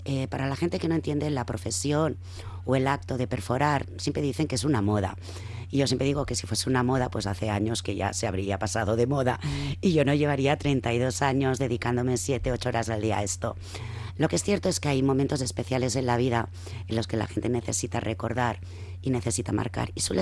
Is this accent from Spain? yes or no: yes; Catalonia, Spain; yo que soy catalana